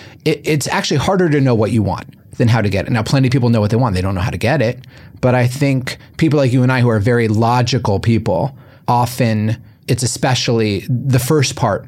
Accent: Massachusetts, United States; By the way, I used to say I'm from Boston until I saw Wahlburgers.

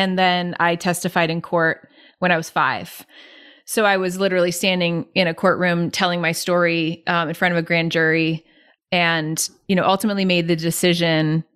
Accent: Reading, Massachusetts, United States; So I grew up in Reading, Mass for about 10 years

